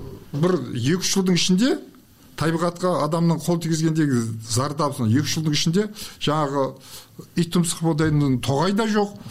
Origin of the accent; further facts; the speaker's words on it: Kazaly, Kyzylorda Region, Kazakhstan; Мен Қазалы өңірінің тумасымын.